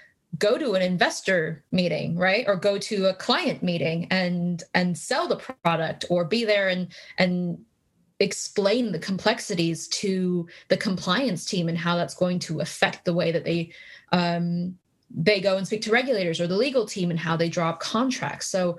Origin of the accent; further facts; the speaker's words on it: California, United States; I mean, I'm from the Silicon Valley. Both my parents were QA engineers.